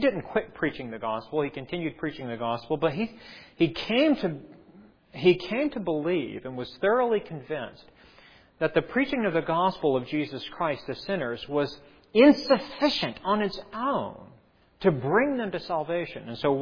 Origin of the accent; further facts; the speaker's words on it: Sulphur, Oklahoma, United States; We had a literal bench in the church I grew up in Sulphur, Oklahoma, where my dad pastored and still pastors to this day.